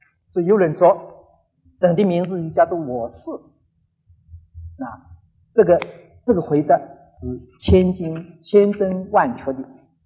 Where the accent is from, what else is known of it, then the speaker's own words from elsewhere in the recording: Shanghai, China; 我们上海人叫一个人呢，不诚实的话叫他花头，